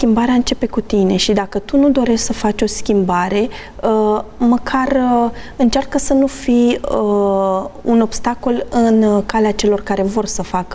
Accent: Romania; Da, noi ca și români suntem dezinteresați de problemele celor din jurul nostru.

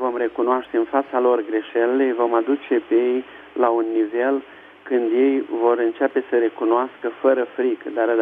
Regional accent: Romania; also born or lived in United States; am crescut în România cu ajutorul Domnului

